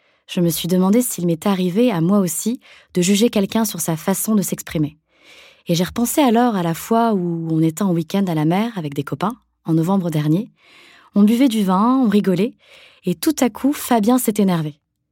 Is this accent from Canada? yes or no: no; Lille, Hauts-de-France, France; born there; accent: Nord; Je suis née à Lille, dans le nord de la France